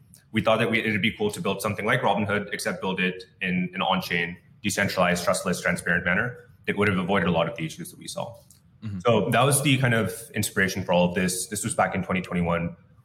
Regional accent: California, United States; Yeah, so my background is I grew up in the Bay Area.

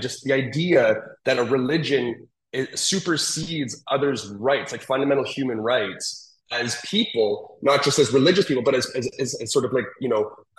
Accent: Canada; I come from Canada. I am Canadian. And I am not American.

